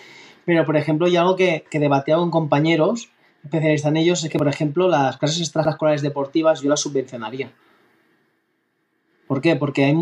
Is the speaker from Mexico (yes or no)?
no; Catalonia, Spain; una encuesta en mi pueblo natal, que es un pueblo del Baix Llobregat